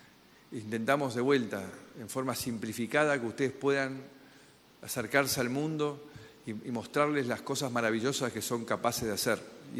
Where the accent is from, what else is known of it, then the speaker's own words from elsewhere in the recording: Argentina; lo que somos los argentinos